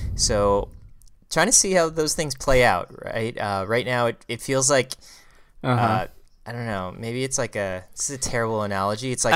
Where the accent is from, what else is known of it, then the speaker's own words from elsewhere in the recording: California, United States; moved away as an adult; I'm from California.